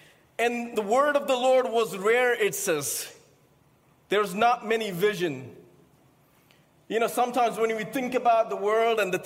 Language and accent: English; India; Growing up in India, I saw a lot of hard things happening around my family and in our community